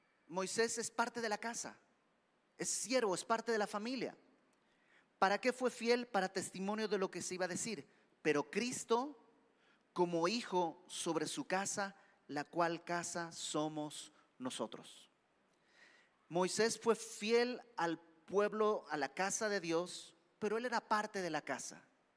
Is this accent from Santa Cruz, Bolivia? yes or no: yes; Santa Cruz de la Sierra, Santa Cruz, Bolivia; en el pueblo donde yo crecí, en Santa Cruz